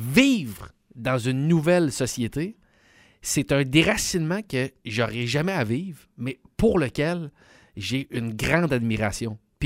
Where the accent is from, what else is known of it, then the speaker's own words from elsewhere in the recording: Quebec, Canada; born there; Tu sais, moi, je suis né au Québec, puis je pense vivre au Québec jusqu'à la fin de mes jours.